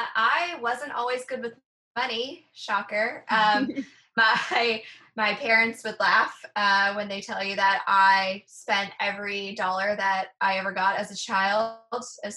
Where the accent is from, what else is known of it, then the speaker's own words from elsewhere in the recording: Canada; So I know it does definitely out me as a Canadian